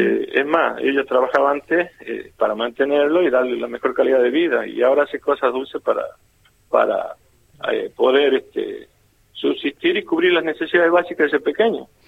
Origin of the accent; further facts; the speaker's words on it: Villa Quintero, Tucumán, Argentina; now in Concepción, Argentina; Yo estoy hace 26 años, soy hijo adoptivo de Concepción, pero en realidad yo soy originario de Villa Quintero, un pueblito que está a 11 kilómetros.